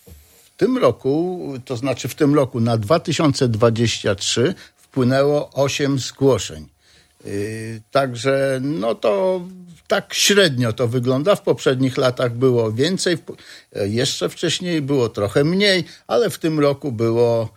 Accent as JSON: {"language": "Polish", "town": "Ełk", "region": "Warmian-Masurian Voivodeship", "country": "Poland", "tie": "born or raised there", "moved": "yes", "said": "Ja jestem ełczanin od urodzenia. Tutaj spędziłem swoją młodość. Tak się życie ułożyło, że troszkę wyjechałem z Polski i postanowiłem wrócić po iluś tam bardzo, bardzo długim okresie wrócić do Polski. Mogłem mieszkać wszędzie, zdecydowałem się na przyjazd do Ełku"}